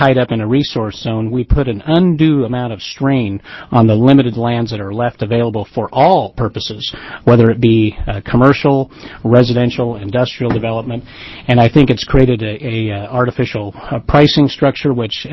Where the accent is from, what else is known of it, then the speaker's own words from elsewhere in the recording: Oregon, United States; I am from Douglas County as well.